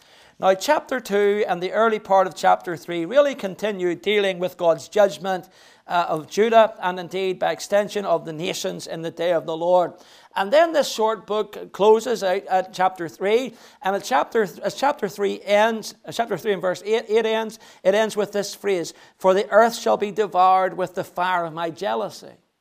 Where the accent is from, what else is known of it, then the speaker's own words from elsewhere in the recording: Northern Ireland, United Kingdom; moved away as an adult; now in Stoke-on-Trent, United Kingdom; when I moved here 14 years ago from Northern Ireland